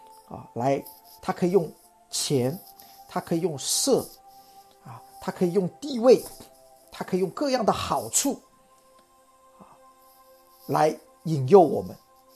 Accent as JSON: {"language": "Chinese", "country": "China", "said": "我们中国人都说良禽择善而居嘛"}